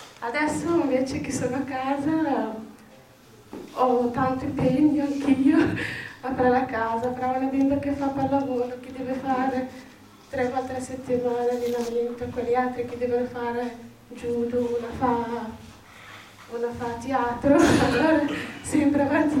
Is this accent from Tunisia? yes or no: yes; Tunisia; Italian is a second language; moved away as an adult; now in Italy; vengo dalla Tunisia, sono venuta qua nel 2001, sono mamma di 3 figli